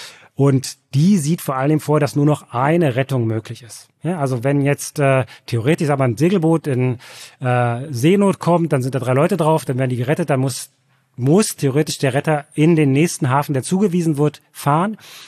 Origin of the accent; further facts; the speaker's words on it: East Germany, Germany; born there; ich bin in Ostdeutschland geboren